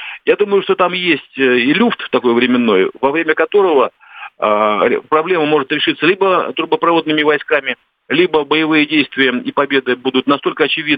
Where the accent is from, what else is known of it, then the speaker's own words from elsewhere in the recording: Donbas, Ukraine; Мне эта история, вот как уроженцу Донбасса, очень не нравится.